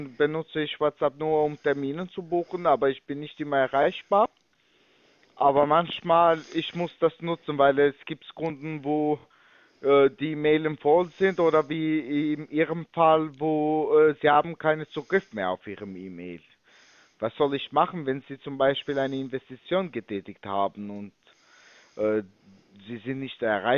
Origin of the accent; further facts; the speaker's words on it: England, United Kingdom; German is a second language; weil ich bin Engländer.